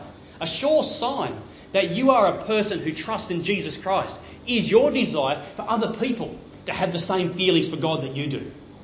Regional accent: New South Wales, Australia; Many of you know that I grew up in the Riverina, and one of our first jobs was grape picking.

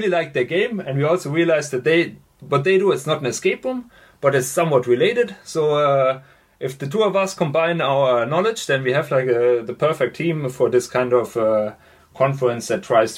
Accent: Germany; English is a second language; moved away as an adult; now in Netherlands; About myself, I'm from Germany, and I eventually immigrated to the Netherlands to study psychology here. I started studying psychology in Maastricht and then did my master's in Amsterdam.

